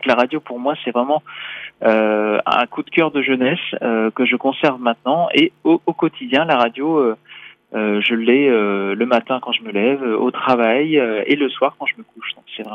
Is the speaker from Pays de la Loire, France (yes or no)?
no; Saint-Lô, Normandy, France; j'habitais en Normandie. Donc je suis sur une radio bretonne et je suis normand, vous comprenez.